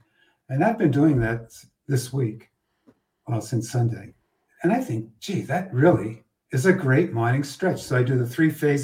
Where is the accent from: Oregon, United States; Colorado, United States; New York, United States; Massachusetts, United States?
Massachusetts, United States; Bridgewater; I was today, you know, I grew up in Bridgewater, Mass.